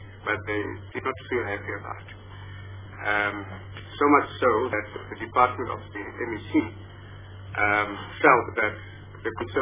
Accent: Western Cape, South Africa; Honorable Lingan, like I said to you, I'm from the Western Cape.

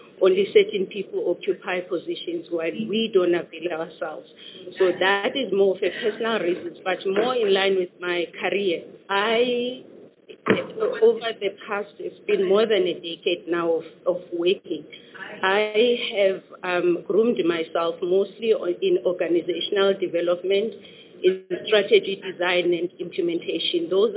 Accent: Mbigwana, Eastern Cape, South Africa; Born and bred in Tata in the Eastern Cape in a village called Mbigwana. I did my junior schooling there up to grade 9. From there, I went to Cape Town. I spent my young adult life there.

